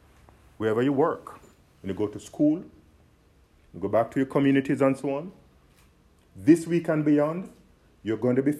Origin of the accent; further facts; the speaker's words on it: Jamaica; now in United States; and I can talk about my home country, Jamaica, we have an embassy here in the United States.